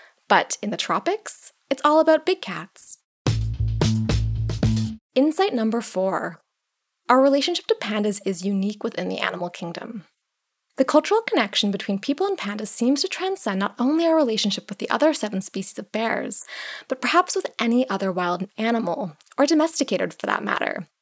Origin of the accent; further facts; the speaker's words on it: Canada; Growing up in Canada, a place that colonizers once considered naming Ursalia, meaning place of bears